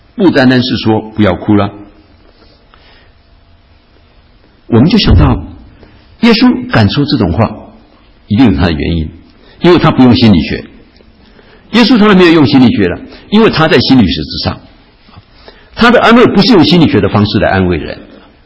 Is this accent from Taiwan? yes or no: no; China; 这跟我们中国人的想法就很不一样了。